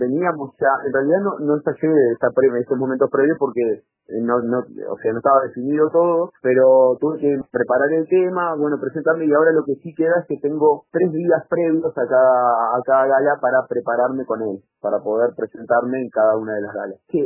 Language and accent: Spanish; Pan de Azúcar, Maldonado, Uruguay; now in Piriápolis, Uruguay; Pero yo soy de Pan de Azúcar. Yo tuve mi infancia en Pan de Azúcar, me crié en Pan de Azúcar, mi familia es de Pan de Azúcar. Yo hice toda mi vida en Pan de Azúcar, o gran parte de mi vida.